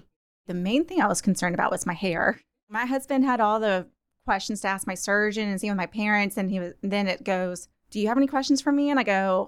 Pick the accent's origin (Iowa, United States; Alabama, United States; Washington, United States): Alabama, United States; Birmingham; I have heard from a lot of people from my high school, from my hometown in Birmingham, and just people in Atlanta just reaching out